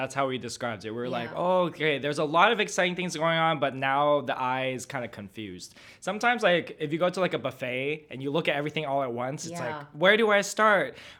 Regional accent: Las Vegas, Nevada, United States; And I was raised in Vegas, and so that's just the land of everything extra, a lot of showmanship.

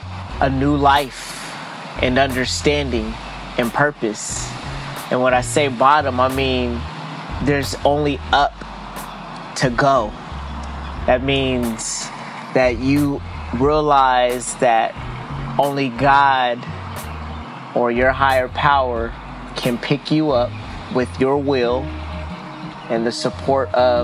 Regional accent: San Diego, California, United States; You know, growing up in San Diego, gun violence, especially, and I'm a 1979 baby, but I guess you can throw that into the 1980s, baby.

